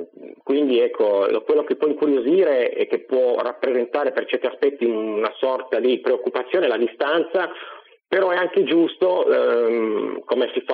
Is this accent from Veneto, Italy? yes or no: no; Apulia, Italy; fa parte della mia regione di origine, perché io sono pugliese di origine, per cui in qualche maniera collego le mie due regioni, diciamo il Piemonte e la Puglia.